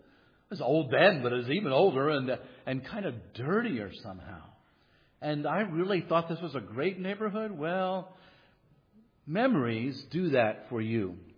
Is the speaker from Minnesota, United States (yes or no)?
no; Wilmington, Delaware, United States; I grew up in near Philadelphia, and we had an old neighborhood, an old row house in Wilmington, Delaware. That's about an hour south of Philadelphia.